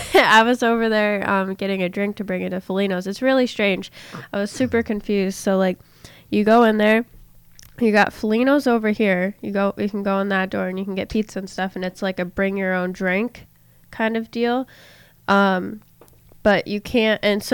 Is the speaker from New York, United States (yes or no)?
yes; New York, United States; And like we're from New York, obviously, and New York is like not dog friendly.